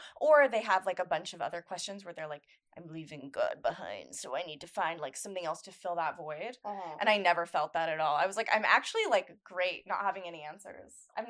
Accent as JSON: {"language": "English", "region": "Pacific Northwest", "country": "United States", "tie": "born or raised there", "said": "I'll say I grew up on the West Coast. I grew up on the Pacific Northwest."}